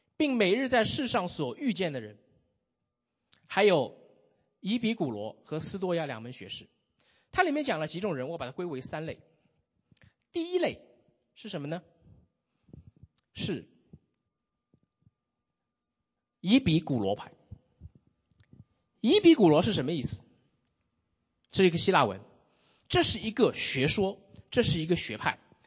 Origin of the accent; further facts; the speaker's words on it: Shanghai, China; 我是上海人，我有上海户口